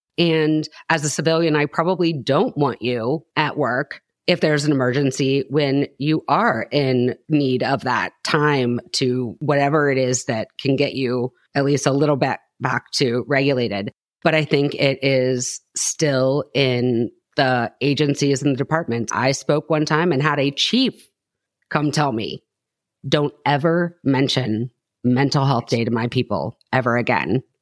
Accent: Ohio, United States; I'm from Knox County. So, AK, I would assume, given where I think you are, not in Aaron's kitchen, but so my parents live in Holmes County and I grew up in Knox.

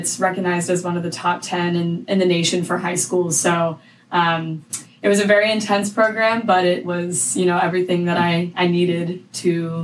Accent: Ocoee, Florida, United States; I was born and raised in Ocoee, Florida, which is right outside of Orlando. We moved to Orlando, or my parents did, from New Orleans to start working at Disney World.

